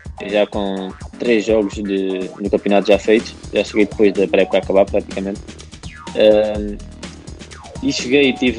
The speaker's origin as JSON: {"language": "Portuguese", "town": "Olhão", "region": "Algarve", "country": "Portugal", "tie": "born or raised there", "said": "Como eu cresci no bairro, em Olhão"}